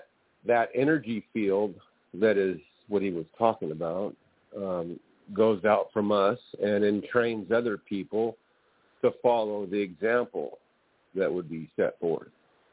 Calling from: California, United States; I'm calling from California.

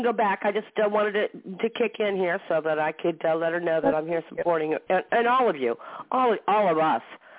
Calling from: Maine, United States

